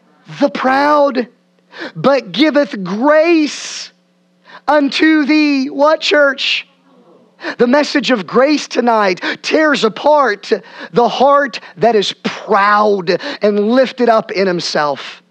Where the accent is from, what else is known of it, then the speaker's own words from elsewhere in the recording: Illinois, United States; I'm from Central Illinois. I was taught how to mow a yard when I was little.